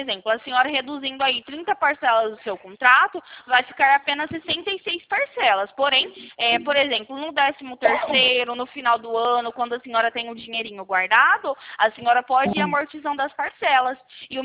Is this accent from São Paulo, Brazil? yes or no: yes; Campinas, São Paulo, Brazil; Eu sou aqui do interior de São Paulo, fico localizada aqui na cidade de Campinas.